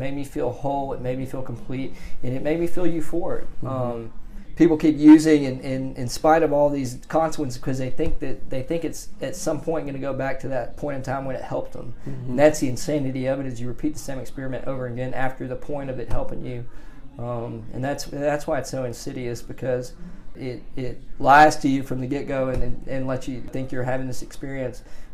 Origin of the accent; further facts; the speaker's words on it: Birmingham, Alabama, United States; I grew up in Birmingham. I'm a native of Alabama. To a good family. I remember being loved.